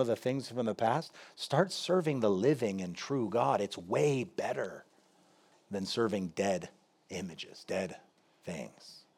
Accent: United States; because I'm an American and we don't have idols in our culture.

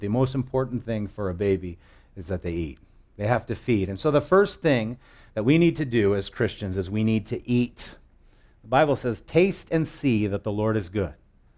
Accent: Wahiawa, Hawaii, United States; born there; I was born in Wahiwawa Hospital, 8:38 p.m., 1971, November 26th.

